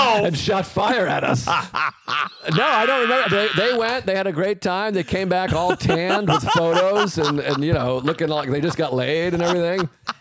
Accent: Massachusetts, United States; My family, we always went up to Maine because we grew up in Massachusetts.

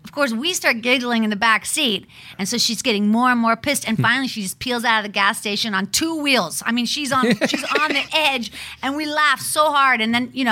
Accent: Pittsburgh, Pennsylvania, United States; Growing up in Pittsburgh, we had a lot of shitty cars.

